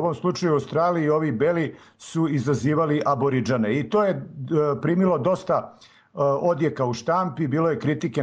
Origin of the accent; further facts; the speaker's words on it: Serbia; kod nas u Srbiji